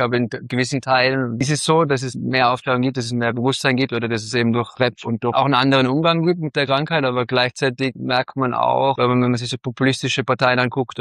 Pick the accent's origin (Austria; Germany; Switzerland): Austria; Tyrol; Also ich bin selber in Tirol im Zillertal aufgewachsen.